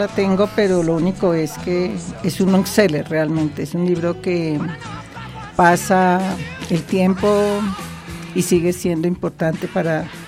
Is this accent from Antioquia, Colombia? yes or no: no; Buga, Valle del Cauca, Colombia; De ahí continué pues mi vida de una muchacha de provincia. Yo soy de Buga